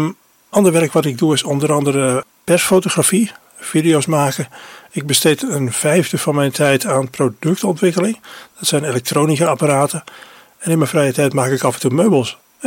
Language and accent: Dutch; Assen, Drenthe, Netherlands; first language Drents; moved away; Ik kom oorspronkelijk uit Assen en ik heb mijn eerste woorden in Drents gesproken. Maar ik ben lang uit de omgeving weg. En ik ben een beetje verleerd.